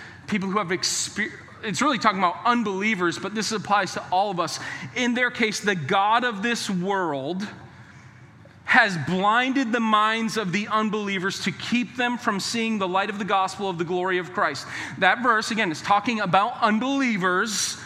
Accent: New Hampshire, United States; And I'm from New Hampshire, and we used to have these bumper stickers up in New Hampshire

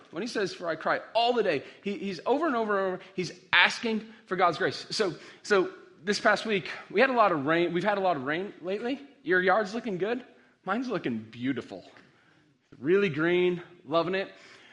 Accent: Ireland; I'm Irish, man.

